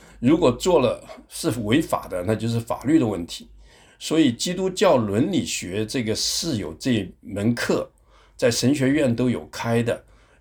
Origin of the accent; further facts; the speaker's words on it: Taiwan; 我跟玉梅我们都是在台湾长大的但是玉梅就是我妻子哈，她家里面是广东人的习惯，我们家里面是湖南人的习惯